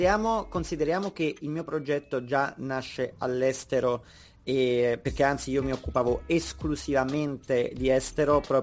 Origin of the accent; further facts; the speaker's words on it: Naples, Campania, Italy; also born or lived in London; io ho vissuto a Londra dal 2013 al 2018. A un certo punto sono tornato in Italia, quindi ho approfittato del fatto che mi trovavo proprio sul posto a casa mia a Napoli, nella patria della pizza